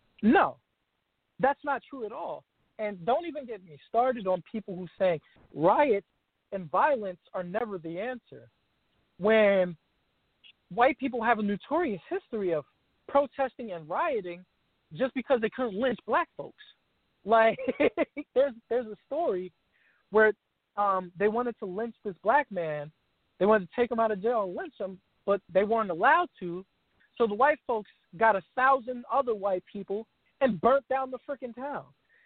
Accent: New York, United States; I'm a New Yorker through and through. 9/11 affected me deeply

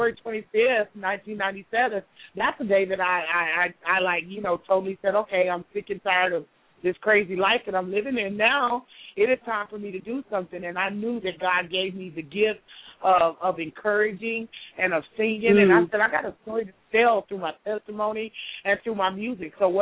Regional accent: Hobbs, New Mexico, United States; also born or lived in Huntsville, Texas; now in Dallas, United States; I was born in Huntsville State Prison. My grandmother raised me in Hobbs, New Mexico, and I've been here in Dallas, Texas for the past 20 years.

